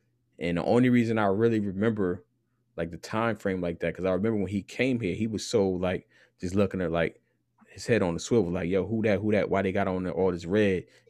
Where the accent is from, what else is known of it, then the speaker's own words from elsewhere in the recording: New Jersey, United States; Cause I'm from Jersey. I'm not from New York.